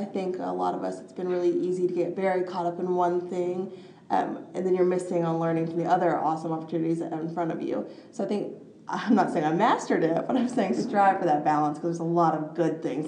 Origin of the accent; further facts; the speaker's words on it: Austin, Texas, United States; now in Chicago, United States; I'm a first year in the MAM program here at Columbia College Chicago. I'm from Austin, Texas.